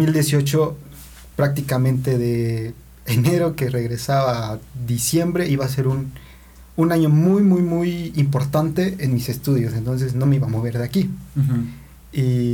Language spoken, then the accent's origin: Spanish; Puebla, Mexico; jamás había salido de México ni de Puebla